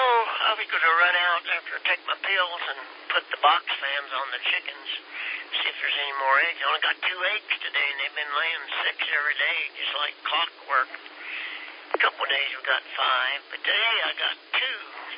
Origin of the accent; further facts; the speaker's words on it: Kansas, United States; We're from Kansas.